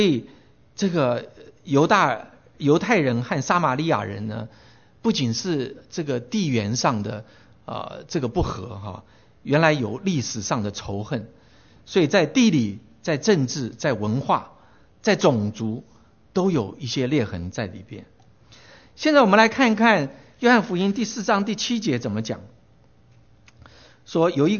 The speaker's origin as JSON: {"language": "Chinese", "country": "Taiwan", "tie": "born or raised there", "said": "那我在台湾长大的时候呢，叫我们叫做外省人，其他人叫本省人"}